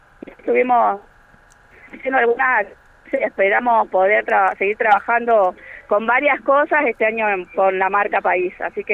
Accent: Argentina; como argentinos

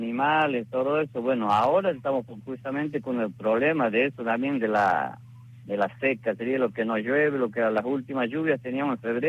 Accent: Santiago del Estero, Argentina; first language Quechua; Spanish is a second language; Claro, yo siempre les estoy hablando en quichua algo, porque aquí los mayores hablamos quichua, pero lamentablemente nuestro quichua, nuestra lengua madre se va perdiendo.

